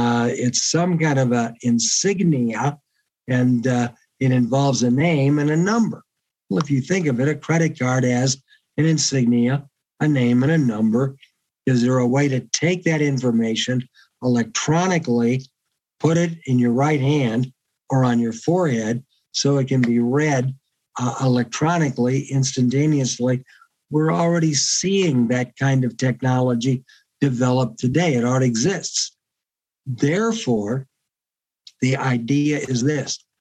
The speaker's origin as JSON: {"language": "English", "town": "Detroit", "region": "Michigan", "country": "United States", "tie": "born or raised there", "said": "I grew up in Detroit, the automobile capital of America."}